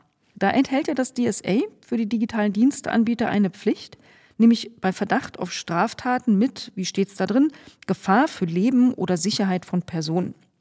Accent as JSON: {"language": "German", "region": "East Germany", "country": "Germany", "tie": "born or raised there", "said": "Jo, ich bin in der DDR aufgewachsen"}